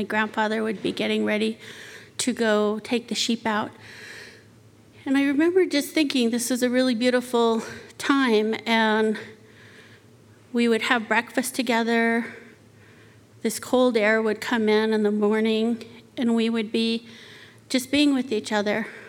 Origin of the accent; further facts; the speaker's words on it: Navajo Nation, United States; When I was little, I grew up on the Navajo Reservation.